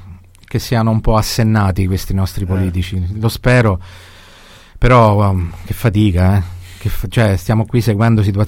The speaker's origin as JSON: {"language": "Italian", "town": "Casal Palocco", "region": "Lazio", "country": "Italy", "said": "io sono di Casal Palocco, quindi le coincidenze"}